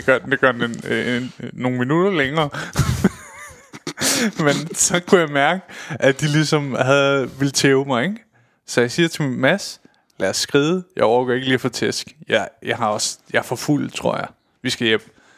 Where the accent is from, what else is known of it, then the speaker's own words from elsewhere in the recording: Køge, Zealand, Denmark; Der er sket det nede i Køge, hvor jeg kommer fra